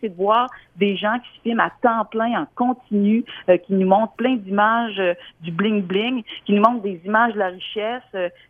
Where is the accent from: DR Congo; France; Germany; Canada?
Canada; Quebec City, Quebec; je suis de Québec